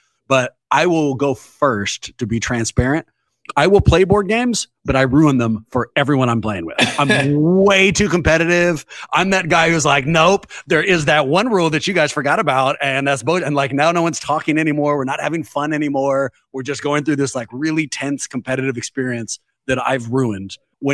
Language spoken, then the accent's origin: English; Oakland, California, United States; I'm born and raised in Oakland. And so I watched the Raiders leave me